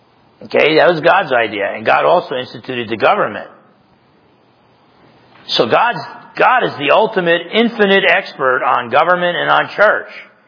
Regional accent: New Jersey, United States; And I grew up in New Jersey.

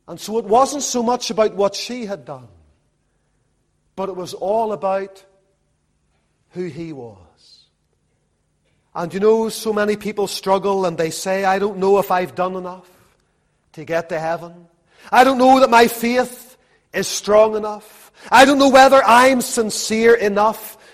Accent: Lisburn, Northern Ireland, United Kingdom; Whenever I was a little boy growing up in Lisburn, the linen industry in Lisburn, years before I was born, had been a thriving industry.

